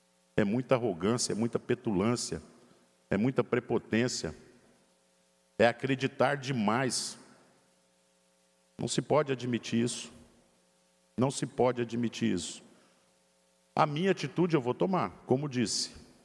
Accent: Santa Catarina, Brazil; Como catarinense, a gente não pode admitir isso.

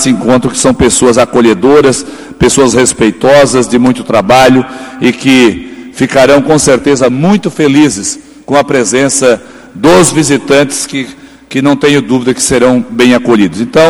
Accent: São Ludgero, Santa Catarina, Brazil; quero hoje falar um pouquinho sobre as festividades na minha terra natal, São Ludgero.

